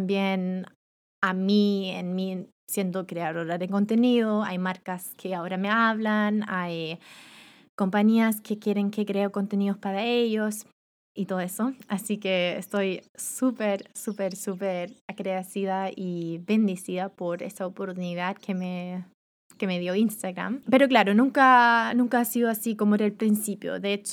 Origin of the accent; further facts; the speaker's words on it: Germany; Spanish is a second language; no soy nativa, voy a hacer tal vez muchos errores de repente porque soy alemana y nunca he tenido ninguna clase en español